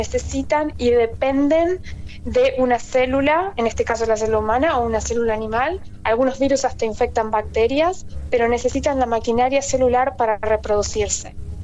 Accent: Almirante Brown, Buenos Aires Province, Argentina; moved away as an adult; also born or lived in United States; now in United Kingdom; Argentina, nacida y criada en Argentina, en Almirante Brown.

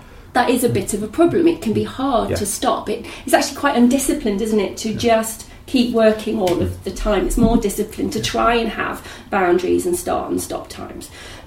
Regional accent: West Midlands, United Kingdom; born there; also born or lived in Warwickshire; Well, I was born in Staffordshire, but we didn't live there for very long after that. We moved around quite a lot.

